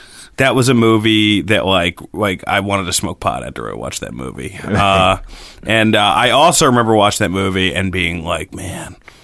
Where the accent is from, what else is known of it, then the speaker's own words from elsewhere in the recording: New Jersey, United States; also born or lived in New York; I grew up in New Jersey and New York area, and I moved, you know, after college.